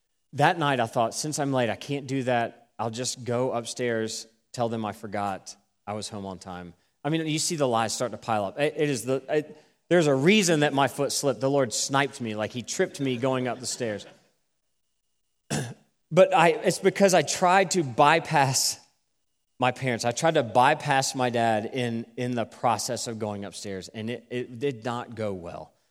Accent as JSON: {"language": "English", "town": "Greensboro", "region": "North Carolina", "country": "United States", "tie": "born or raised there", "said": "the home I grew up in Greensboro"}